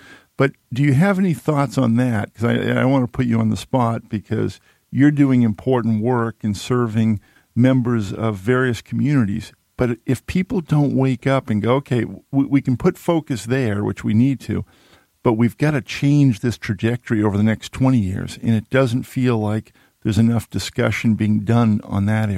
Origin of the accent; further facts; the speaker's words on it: Massachusetts, United States; I grew up in outside of Mass, and I used to take the Green Line in all the time.